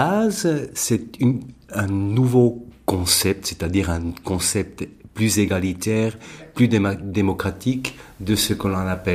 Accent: Switzerland; Doch nicht bei uns in der Schweiz, oder heißt es dann oft?

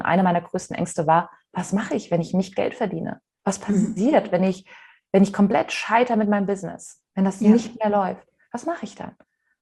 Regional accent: Mainz, Rhineland-Palatinate, Germany; ich komme aus Mainz ursprünglich

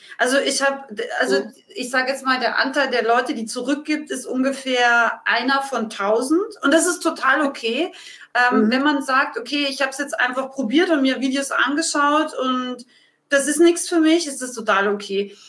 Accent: Austria; ich habe als Österreicherin immer gedacht, jetzt gehe ich nach München

